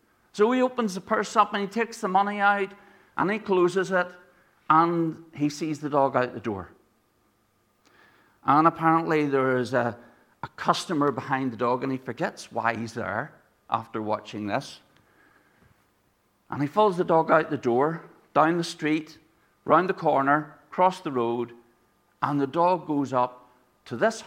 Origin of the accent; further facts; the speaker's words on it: Ireland; And I've been told that's because I'm Irish, that I can be stuck in my ways.